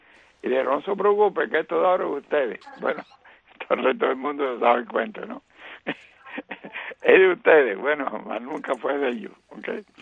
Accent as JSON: {"language": "Spanish", "country": "Cuba", "said": "yo soy canario, cuatro abuelos míos nacieron en la Canaria. O soy isleño. Nosotros, los cubanos, le decimos a la gente de la rica Canaria, isleño"}